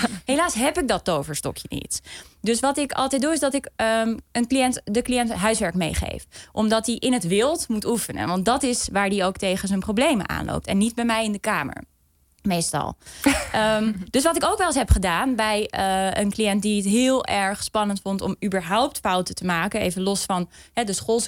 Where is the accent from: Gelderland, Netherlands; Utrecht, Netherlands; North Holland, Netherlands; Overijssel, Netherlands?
Overijssel, Netherlands; Zwolle; Ik kom ook uit Zwolle.